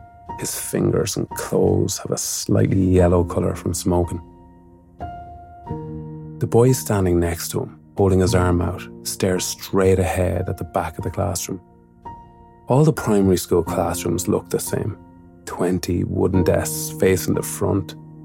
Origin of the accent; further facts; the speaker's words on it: Mullingar, Leinster, Ireland; in my hometown of Mullingar